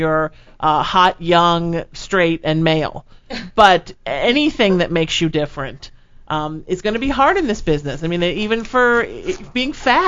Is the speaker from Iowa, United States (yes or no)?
no; Connecticut, United States; I look like somebody's lawyer from Connecticut, and I am from Connecticut.